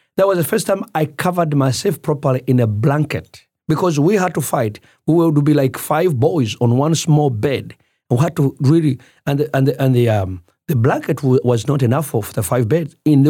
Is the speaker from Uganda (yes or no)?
yes; Uganda; I was actually born in Uganda. Okay. I grew up in Uganda. I did not go to Rwanda until I was in my late 20s, actually.